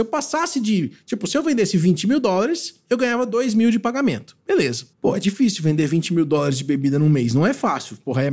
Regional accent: Brazil; E pasme, eu, como brasileiro, entrava como garçom.

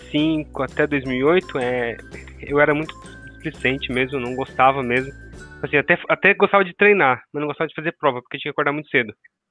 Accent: São Paulo, Brazil; Eu sou aqui de São Paulo, tenho 39 anos

